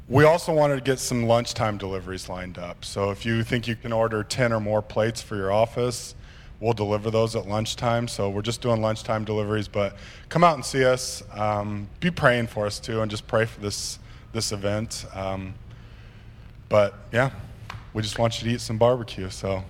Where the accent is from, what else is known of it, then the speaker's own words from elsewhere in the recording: Kansas, United States; And I'm from Kansas. My wife's from Carolina, so we have different language when we talk barbecue.